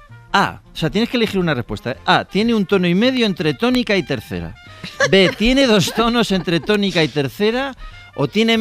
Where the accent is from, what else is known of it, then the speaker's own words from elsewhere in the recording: Medina de Pomar, Castile and León, Spain; pues en mi pueblo, sí, Nieves, sí. En Medina de Pomar.